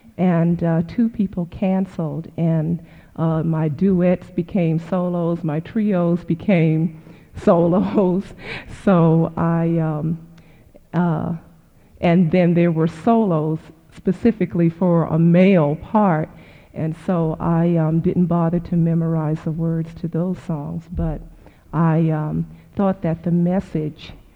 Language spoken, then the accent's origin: English; Oakland, California, United States; I'm from Oakland, California.